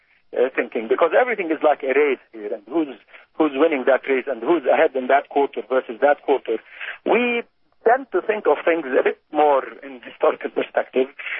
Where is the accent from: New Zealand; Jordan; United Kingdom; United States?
Jordan; In Jordan, my home country where I am today